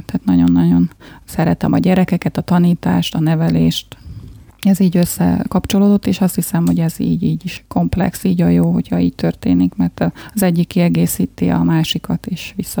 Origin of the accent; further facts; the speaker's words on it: Kiskunmajsa, Bács-Kiskun, Hungary; now in Kiskunhalas, Hungary; Az én életem Kiskumajsáról indult. Itt születtem, és hát a gyerekkoromat itt töltöttem, és 2000-től élek Kiskunhalason.